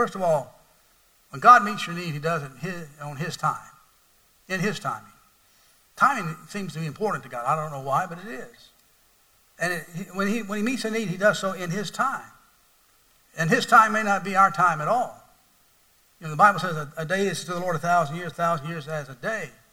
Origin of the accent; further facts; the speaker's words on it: Deep South, United States; I grew up in the Deep South in a rural environment.